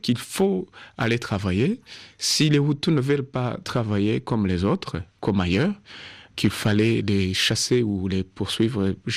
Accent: Rwanda; Chez nous, au Rwanda, quand on parle de famille, c'est dans le sens élargi.

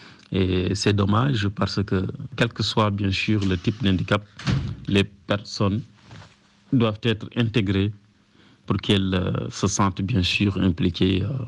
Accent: Mauritania; Malheureusement, chez nous en Mauritanie, si je peux le dire

